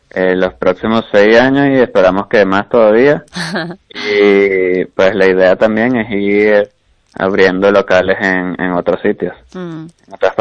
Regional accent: Venezuela; moved away as an adult; yo ya lo tenía planteado desde donde vengo, que soy de Venezuela.

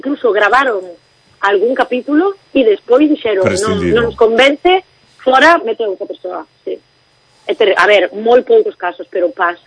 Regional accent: Ribeira, Galicia, Spain; eu hai moitísimos anos que non vivo en Ribeira, pero estou super ligada a miña xente e ao meu pueblo, porque son máis de Ribeira que...

